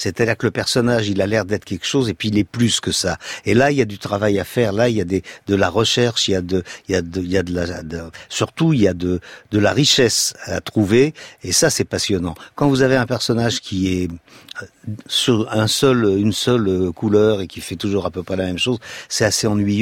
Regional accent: Puteaux, Île-de-France, France; les vieilles dames populaires de mon enfance à Puteaux, et c'est un hommage à ces femmes-là ces femmes et ces hommes que j'ai fréquentés pendant les 11 premières années de ma vie.

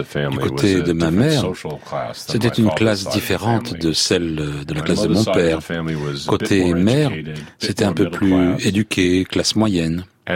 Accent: United States; Quand je dis que je suis américain, ce que je veux dire, c'est que je viens des traditions du pays telles qu'il est aujourd'hui.

